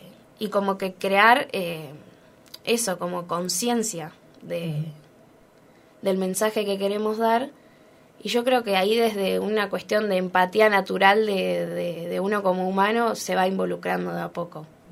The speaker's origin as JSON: {"language": "Spanish", "town": "Tres Algarrobos", "region": "Buenos Aires Province", "country": "Argentina", "said": "Tres Algarrobos, provincia de Buenos Aires."}